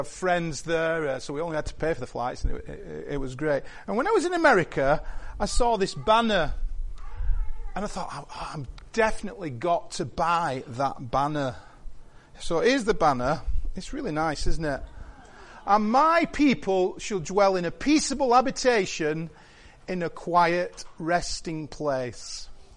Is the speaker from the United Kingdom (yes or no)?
yes; Tyldesley, North West England, United Kingdom; I was born on Shackley Council Estate in Tilsley, lived the first 20 years of my life.